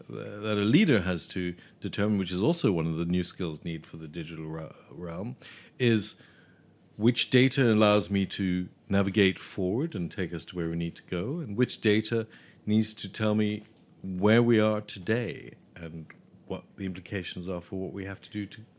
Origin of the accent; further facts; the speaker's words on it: Cape Town, Western Cape, South Africa; I grew up in Cape Town in South Africa